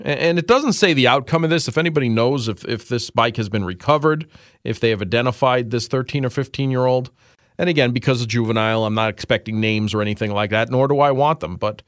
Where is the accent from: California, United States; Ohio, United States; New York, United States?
New York, United States; New York City; If this something like that was attempted back in my day when I was 10, 13, or 15, and I grew up in New York City